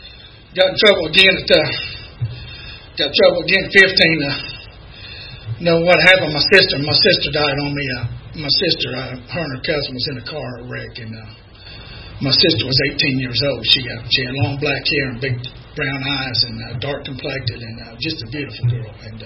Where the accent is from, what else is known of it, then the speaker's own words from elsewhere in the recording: Ohio, United States; You know, I'm from Ohio, and you know, they got them little rows and pull up in.